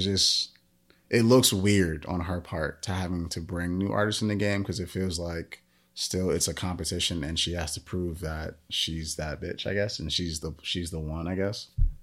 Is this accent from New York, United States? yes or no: yes; Queens, New York, United States; Southside Jamaica. Queens, and it's crazy.